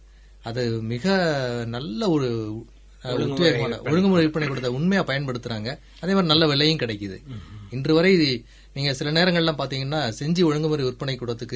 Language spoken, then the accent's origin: Tamil; Dindigul, Tamil Nadu, India; நான் வந்து பிறந்து வளர்ந்தது அனைத்தும் திண்டுக்கல் மாவட்டத்தில், திண்டுக்கல்ல படித்தது, திண்டுக்கல்லே படிச்சுட்டு அதுக்கப்புறம் பணிபுரிய 1984 வட ஆற்காடு மாவட்டம் ஆற்காடு வட்டத்தில் ஒரு கிராமம் சக்கரமலூர்னு